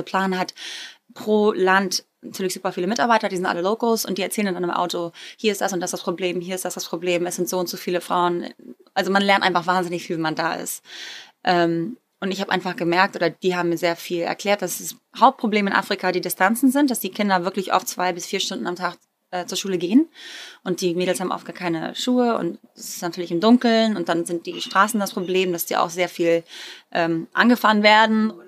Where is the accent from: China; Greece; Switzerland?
Greece; born or raised there